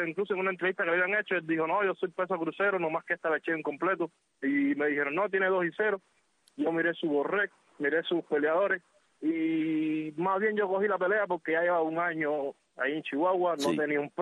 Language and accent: Spanish; Cuba; moved away as an adult; now in Mexico; yo salí de Cuba con 21 años, sí, en el 2020, o sea, yo llegué en enero de 2020